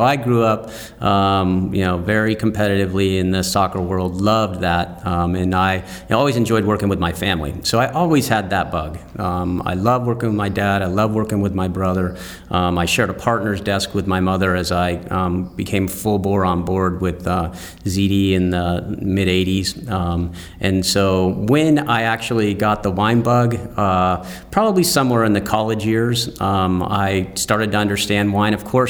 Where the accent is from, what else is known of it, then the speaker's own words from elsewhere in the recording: Santa Rosa, California, United States; also born or lived in Napa; And I grew up in Santa Rosa. Well, my brother and sister both went to high school in Santa Rosa, actually. It's over in Sonoma County.